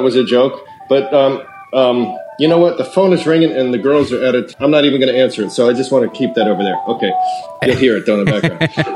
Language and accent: English; Willingboro, New Jersey, United States; now in New York, United States; But yeah, I was... South Jersey boy. So we were in where I grew up was a town called Willingboro